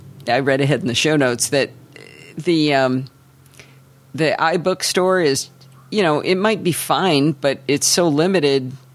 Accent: Michigan, United States; I grew up in Michigan, so Canada was right there.

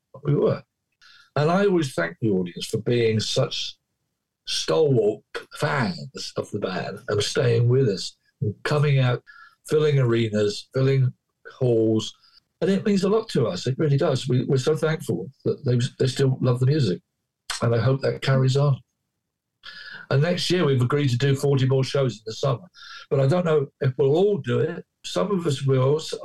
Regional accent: England, United Kingdom; now in United States; I'm still English. I am a green card permanent resident of the United States and have been since 1984. I love living in America. I really do. I mean, to me, it's home.

